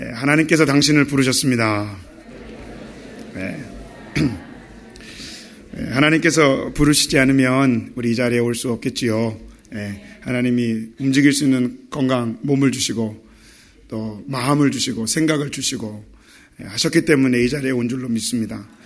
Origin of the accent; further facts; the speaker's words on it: South Korea; now in United States; 저는 한국 사람입니다. 그러나 또 미국 사람입니다.